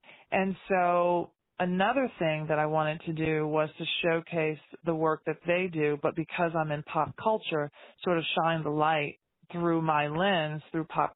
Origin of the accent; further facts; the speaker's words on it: the South, United States; I grew up in the South, but I had never really looked at the food scene through the lens of history.